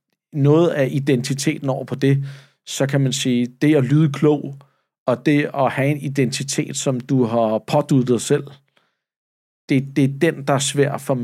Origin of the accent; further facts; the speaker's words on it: Søvang, Capital Region of Denmark, Denmark; Jeg voksede op ude i Søvang med nogle meget velhavende naboer i en villa ud til vandet